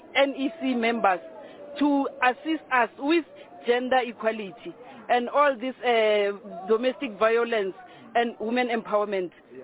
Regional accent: Mpumalanga, South Africa; I'm from Mpumalanga, Dr. J.S. Muroka, Ward 15, Mahlabane Branch.

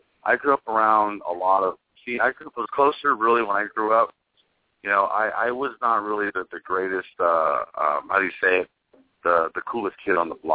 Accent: San Jose, California, United States; my best friend Frank Lopez, who I grew up with in San Jose

